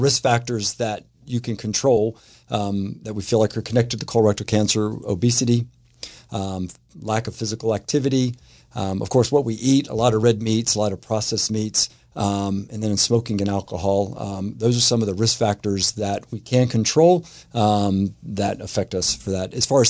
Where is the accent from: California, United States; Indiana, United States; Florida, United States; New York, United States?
Florida, United States; Jacksonville; I am from Jacksonville, actually born and raised in Jacksonville.